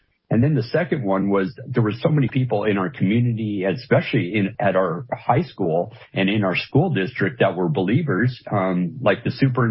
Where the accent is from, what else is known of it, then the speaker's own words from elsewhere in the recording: United States; And since it was my right as an American, I served as a Marine for 20 years.